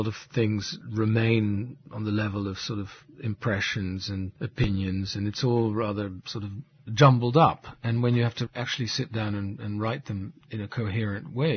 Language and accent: English; Netherlands; I grew up in Holland, so it was a way to go to sort of rediscover the country that I grew up